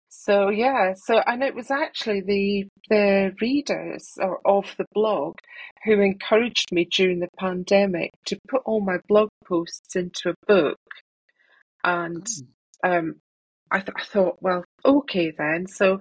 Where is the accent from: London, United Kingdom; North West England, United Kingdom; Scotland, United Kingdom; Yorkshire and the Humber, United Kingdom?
Scotland, United Kingdom; now in England; I'm from Scotland, but I do live in England with my husband